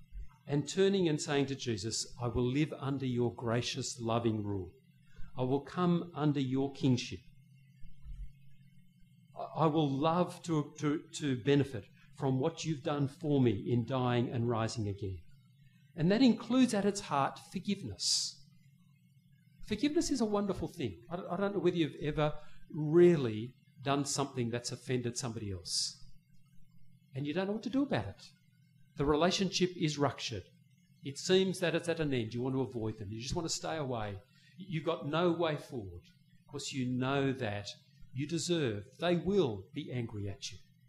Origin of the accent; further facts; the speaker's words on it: Australia; I'm like that as an Australian.